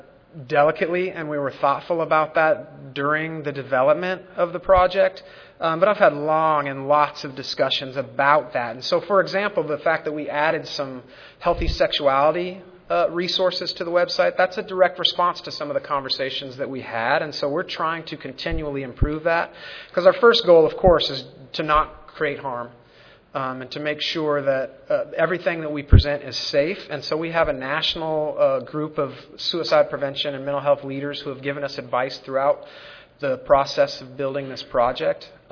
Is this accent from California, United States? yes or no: no; Colorado, United States; and I'm from Colorado, there's lots and lots of rural geography.